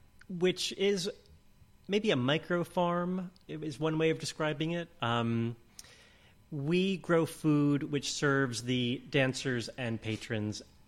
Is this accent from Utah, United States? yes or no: no; Manhattan, New York, United States; I grew up in Manhattan, so what I didn't know about how food grows could fill this studio.